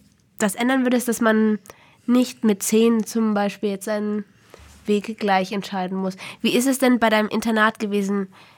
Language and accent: German; Austria; Und wie du gesagt hast, nicht wie bei uns in Österreich, müssen sie sich schon früh entscheiden, sondern viel später erst.